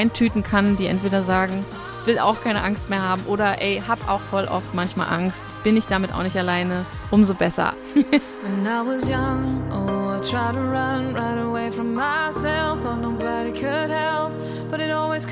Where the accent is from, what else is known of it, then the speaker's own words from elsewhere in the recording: Mecklenburg-Vorpommern, Germany; Ich komme eigentlich aus Mecklenburg, aus einer Kleinstadt und habe da meine Anfangsmusikausbildung genossen